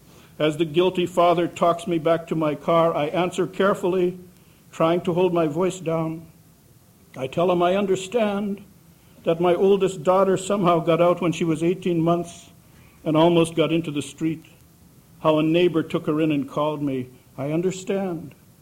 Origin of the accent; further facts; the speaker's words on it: North Dakota, United States; I'm from North Dakota, and we'd say Slough.